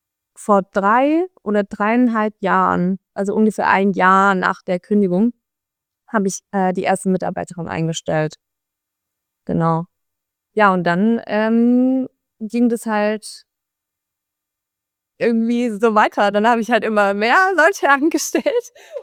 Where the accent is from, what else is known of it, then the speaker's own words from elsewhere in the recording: Baden-Württemberg, Germany; now in Dublin, Ireland; Ich komme nämlich aus dem Schwabenländle.